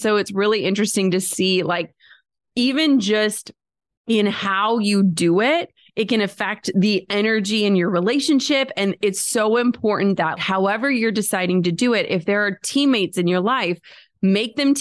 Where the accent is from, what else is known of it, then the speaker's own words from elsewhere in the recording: Midwest, United States; we're from the Midwest. My parents worked the same jobs for decades.